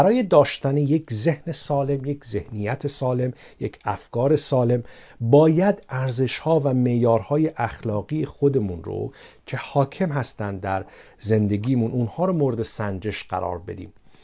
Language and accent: Persian; Iran; در جامعه ما ایرانیان بزرگ شدیم